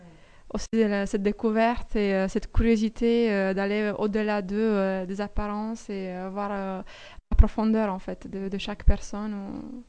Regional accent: Romania; puisqu'on l'a déjà en Roumanie, ça n'a pas marché.

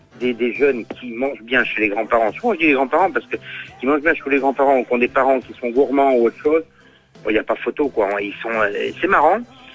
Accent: Nouvelle-Aquitaine, France; Mais je suis des Deux-Sèvres

